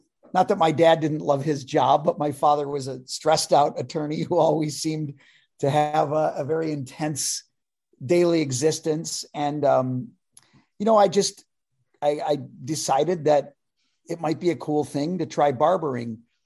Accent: LaSalle, Illinois, United States; I'm quite close to Chicago. I grew up in a little town called LaSalle, Illinois.

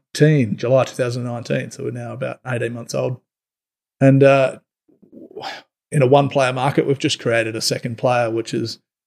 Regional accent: Adelaide, South Australia, Australia; moved away as an adult; now in Sydney, Australia; I grew up in Adelaide

